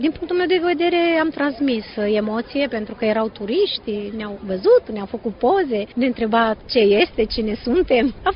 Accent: Focșani, Vrancea County, Romania; personal am venit cu un costum care reprezintă Vrancea, sunt din Focșani, e un costum vechi din zona Vrancei.

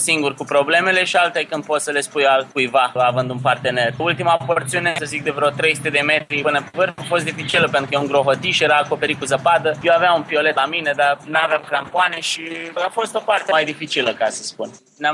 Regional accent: Romania; now in Mexico; Da, sunt români și chiar nu puțin. Suntem peste tot.

